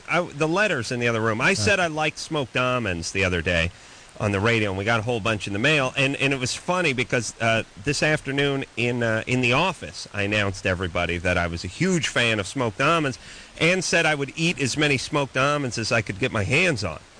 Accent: North Hollywood, California, United States; North Hollywood.

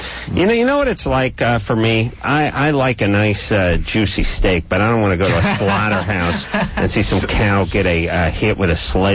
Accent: North Hollywood, California, United States; I'm from North Hollywood.

